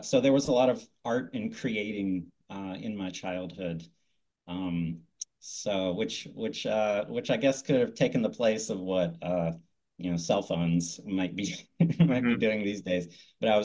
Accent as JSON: {"language": "English", "town": "Arlington", "region": "Virginia", "country": "United States", "tie": "born or raised there", "also_born_or_lived": "North Carolina", "said": "I was born in North Carolina, but I basically grew up in Arlington."}